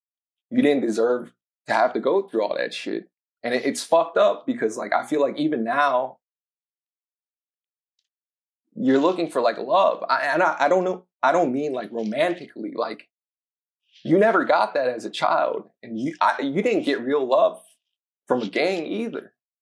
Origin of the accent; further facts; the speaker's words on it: Baton Rouge, Louisiana, United States; Like, I grew up in Baton Rouge, Louisiana, like I said, and nobody looked like me.